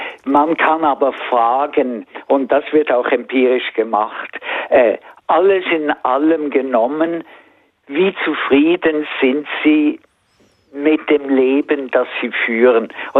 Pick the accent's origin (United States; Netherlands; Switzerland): Switzerland; das ist ganz erfreulich für mich als Schweizer, kommt die Schweiz